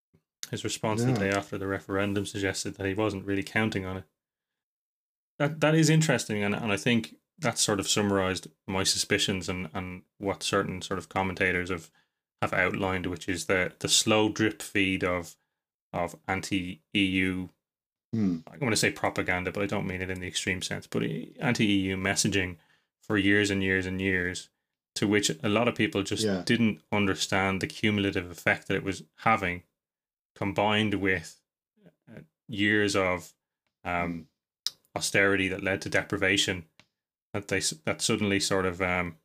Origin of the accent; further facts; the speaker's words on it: Ireland; When I grew up in Ireland